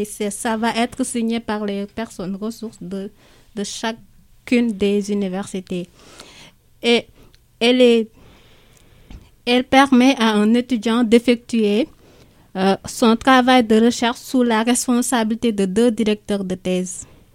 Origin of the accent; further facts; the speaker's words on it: Senegal; Je rappelle juste que je suis sénégalaise